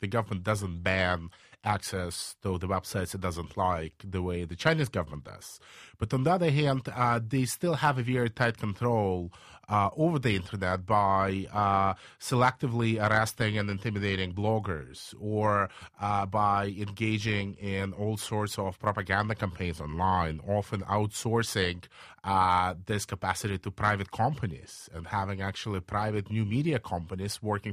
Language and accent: English; Belarus; I grew up in Belarus